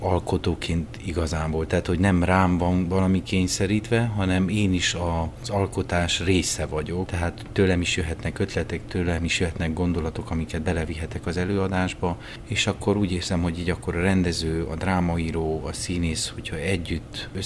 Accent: Transylvania, Romania; engem, mint erdélyi magyar színészt érdekel.

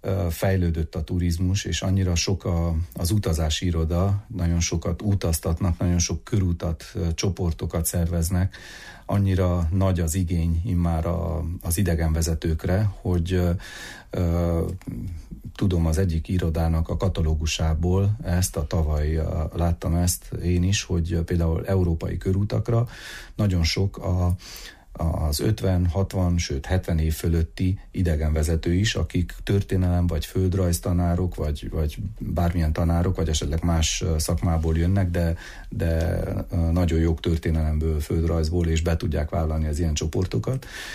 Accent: Transylvania, Romania; és én a második voltam, mint erdélyi romániai rádiós és műsorvezető.

